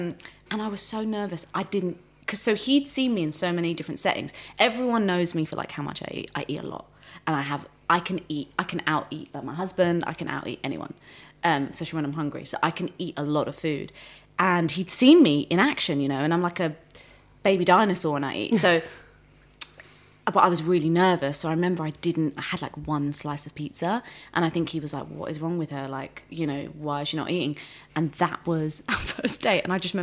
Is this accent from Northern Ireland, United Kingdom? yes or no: no; Hounslow, London, United Kingdom; also born or lived in Ilford; So we moved, I grew up in Hounslow and then we moved to Ilford.